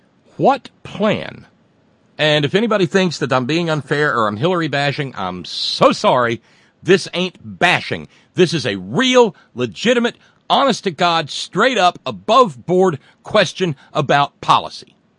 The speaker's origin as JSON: {"language": "English", "region": "the South", "country": "United States", "tie": "born or raised there", "said": "I'm a Southerner. I get to. You know, that's why the beginning of the program says the only born and bred Southern liberal talk host. Because I am."}